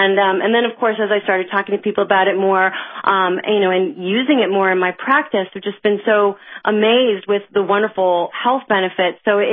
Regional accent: East Coast, United States; I grew up in on the East Coast in a very kind of liberal, open-minded, progressive family.

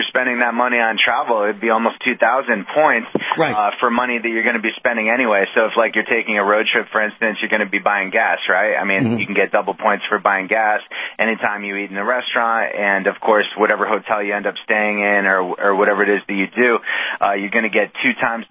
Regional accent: New England, United States; now in New York City, United States; Well, I'm a New England guy. I mean, I live in New York City. I grew up in New England, so I love taking road trips.

